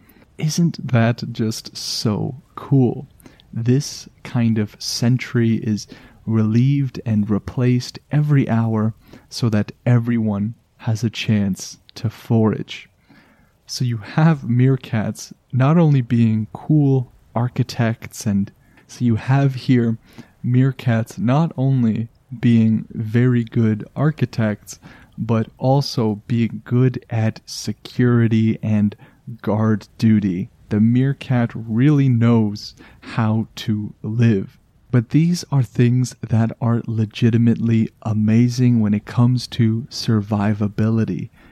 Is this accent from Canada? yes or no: yes; Canada; I am just a Canadian in my little bubble of always cold.